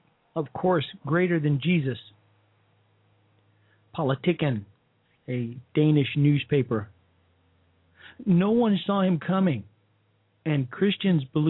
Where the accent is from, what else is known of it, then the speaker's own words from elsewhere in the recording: Chicago, Illinois, United States; Commentator, again, my hometown newspaper, the Chicago Sun-Times.